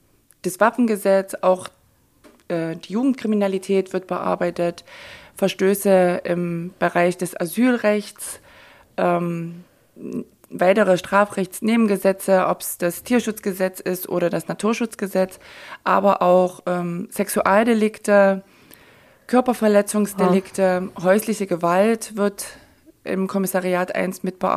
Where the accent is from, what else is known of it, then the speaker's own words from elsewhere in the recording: Lusatia, Germany; born there; Ich bin gebürtige Sorbin, genau.